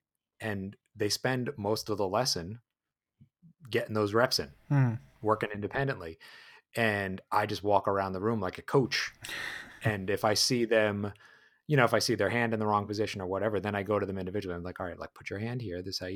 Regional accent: East Coast, United States; I'm from the East Coast too.

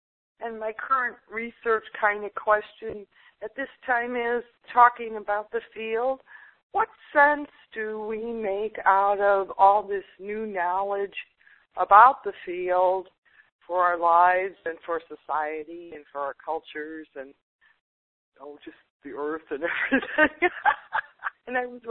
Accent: Chicago, Illinois, United States; I'm from Chicago, Illinois.

